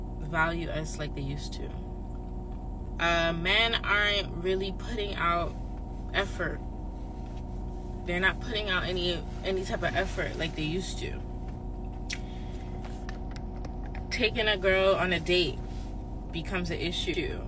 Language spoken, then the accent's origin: English; New York, United States; It's because I'm from New York